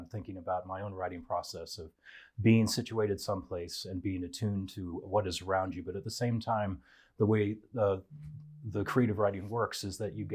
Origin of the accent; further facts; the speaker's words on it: Minnesota, United States; But I've just finished a book on my home state of Minnesota, which was a joy to write. And it was wonderful for me personally to explore where I grew up